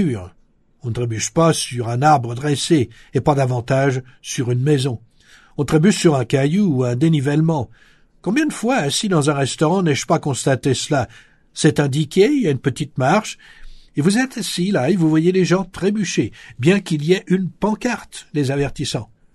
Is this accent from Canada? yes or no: no; United States; pourquoi chez nous, aux États-Unis, c'est devenu une question politique